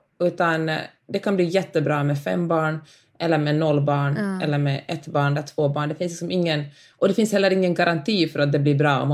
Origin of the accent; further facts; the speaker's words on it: Helsinki, Uusimaa, Finland; Och jag är heller inte en del av det finländska, jag är uppvuxen i Helsingfors, eller det svenska systemet